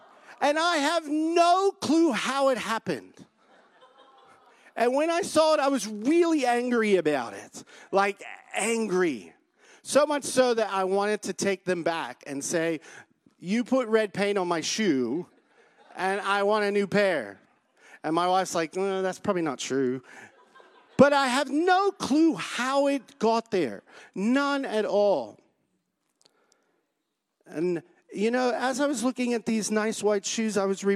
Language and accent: English; United States; now in Australia; I talk with a funny accent, so I'm from the United States, and when I talk to my family in the United States, they think I sound funny, and when I talk to my family here in Australia, they think I sound funny as well.